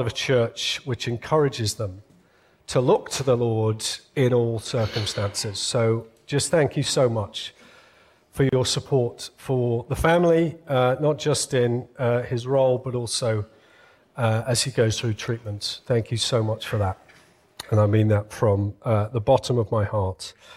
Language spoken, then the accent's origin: English; West Midlands, United Kingdom; You can find it just off the M6 near Stoke-on-Trent in England.